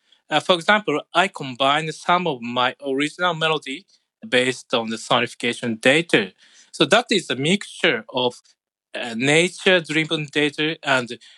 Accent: Japan; English is a second language; from Japan.

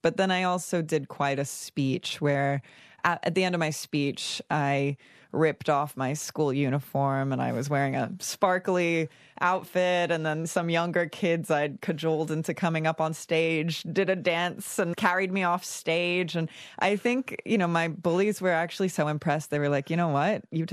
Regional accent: Australia; accent: American; I had an American accent, so no one believed me when I said, I'm Australian, you know.

